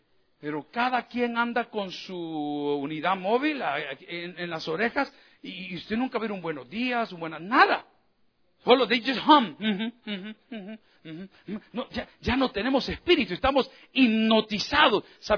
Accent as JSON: {"language": "Spanish", "country": "El Salvador", "said": "Y oigan lo que está pasando en mi país, El Salvador, que las cárceles están al 300% de sobrepoblación."}